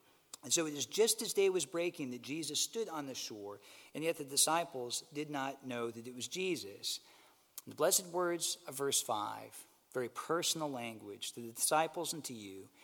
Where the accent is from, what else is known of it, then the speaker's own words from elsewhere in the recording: Michigan, United States; Now, my wife and I, we grew up in Michigan.